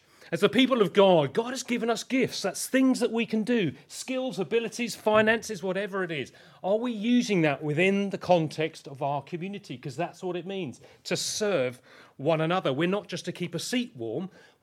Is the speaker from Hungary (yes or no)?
no; Crowborough, South East England, United Kingdom; No, I grew up in Crowborough, so therefore I have an advantage here.